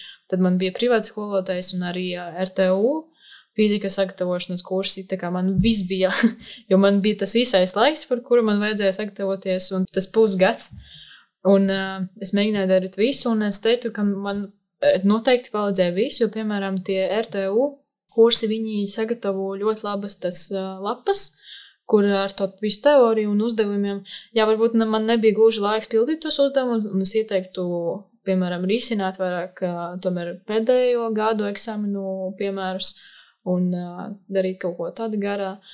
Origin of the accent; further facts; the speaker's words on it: Daugavpils, Latgale, Latvia; es esmu no Daugavpils